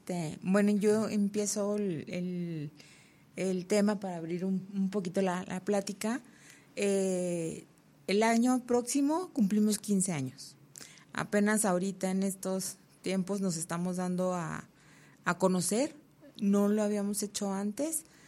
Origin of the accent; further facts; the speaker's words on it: Torreón, Coahuila, Mexico; yo soy de Torreón